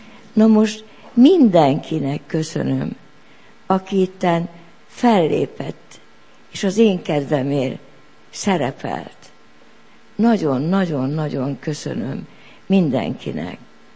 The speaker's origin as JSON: {"language": "Hungarian", "town": "Pély", "region": "Heves", "country": "Hungary", "tie": "born there", "said": "Pélyen a szülőfalumban voltam szombaton."}